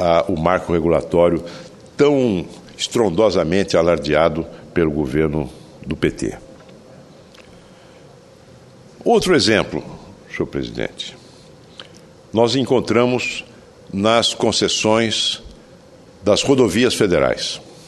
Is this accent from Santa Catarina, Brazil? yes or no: no; São José do Rio Preto, São Paulo, Brazil; born there; na região de São José do Rio Preto, minha cidade natal